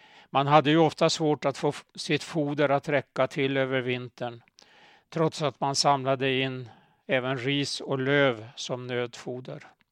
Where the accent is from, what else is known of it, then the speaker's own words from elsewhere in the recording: Åsele, Västerbotten County, Sweden; Jag växte upp i Åsele och där finns inga vitsippor. Det var först under studieåren i Göteborg